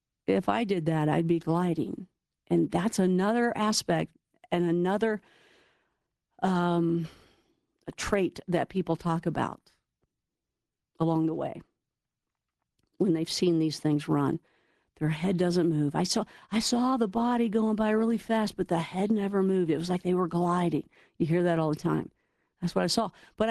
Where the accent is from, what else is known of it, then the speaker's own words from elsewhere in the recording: Kentucky, United States; I'm from Kentucky.